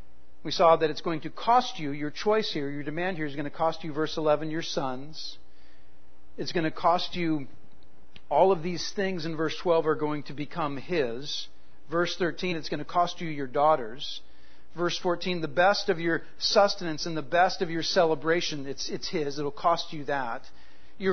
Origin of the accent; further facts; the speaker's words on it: United States; I'm an American. We don't have a king, right?